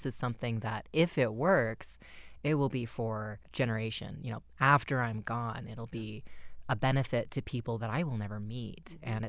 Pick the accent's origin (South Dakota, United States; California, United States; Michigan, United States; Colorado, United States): California, United States; now in Utah, United States; It's funny because I'm from California and my knowledge of Utah is pretty limited. I've been here for a couple of years now